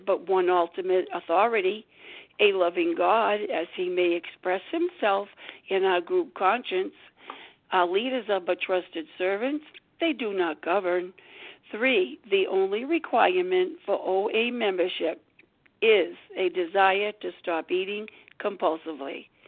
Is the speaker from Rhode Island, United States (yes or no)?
yes; Rhode Island, United States; I am from Rhode Island